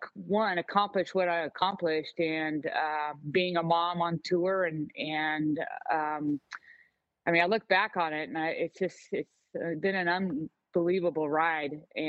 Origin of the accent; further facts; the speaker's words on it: United States; as an American, you always want to win your national championship